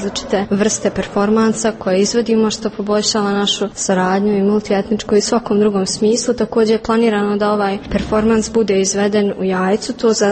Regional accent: Ljubovija, Šumadija and Western Serbia, Serbia; ja dolazim iz Ljubovije, pohađam školu u Srebrenici.

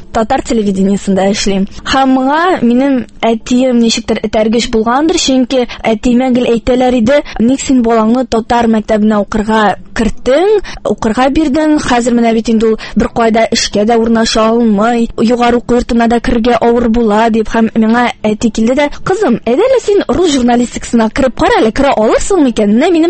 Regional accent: Kazan, Tatarstan, Russia; мин Казаннан, мәркәзебездән, 2-нче татар гимназиясендә белем алып чыктым.

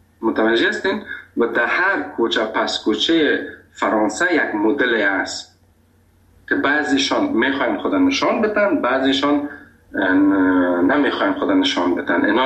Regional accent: Afghanistan; گفتم از افغانستان.

